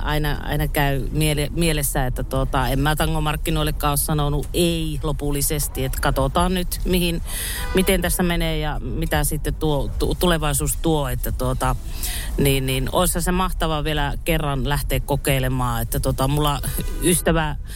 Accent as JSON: {"language": "Finnish", "town": "Oulu", "region": "North Ostrobothnia", "country": "Finland", "said": "mä oon oululainen laulaja, tehnyt tosi kauan jo tanssimusiikkia"}